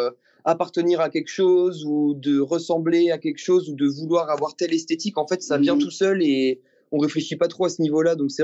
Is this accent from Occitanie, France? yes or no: no; Le Mans, Pays de la Loire, France; now in Angers, France; je suis arrivé sur Angers, parce que j'ai grandi au Mans pour ma part